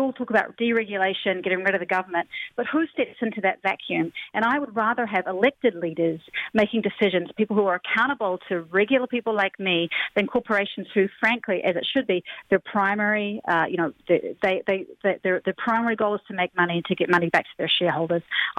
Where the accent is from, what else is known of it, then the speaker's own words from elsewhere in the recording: New Zealand; now in United States; obviously, Jonathan, I'm not from here. I grew up in New Zealand, in a place with a very different, you know, form of government. Yeah, accent too. And I've moved around the world a little bit